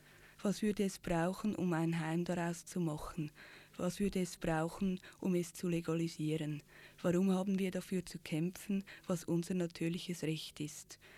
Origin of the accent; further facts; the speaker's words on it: Switzerland; Also gerade als Schweizerin